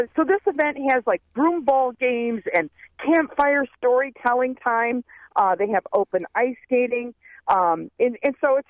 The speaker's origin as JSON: {"language": "English", "town": "Beloit", "region": "Wisconsin", "country": "United States", "tie": "born or raised there", "said": "my hometown has a place called Northwoods Confectionery, downtown Beloit"}